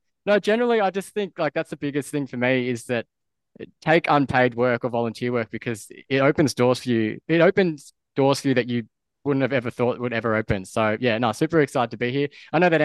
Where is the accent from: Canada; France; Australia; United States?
Australia; Melbourne, Victoria; So I was born and raised in Melbourne. I was born 18 minutes after my brother, so I'm a twin.